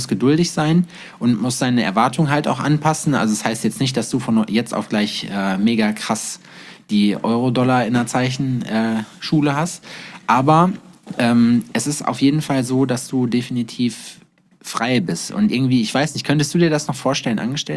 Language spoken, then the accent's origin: German; North Rhine-Westphalia, Germany; born there; Na, ich bin Westfale, ich bin gebürtiger Westfale und ja, ich bin Wahlthüringer.